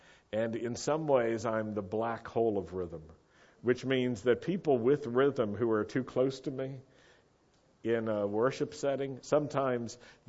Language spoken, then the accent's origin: English; Roanoke, Virginia, United States; I grew up in Roanoke, Virginia, and we were a blue law state.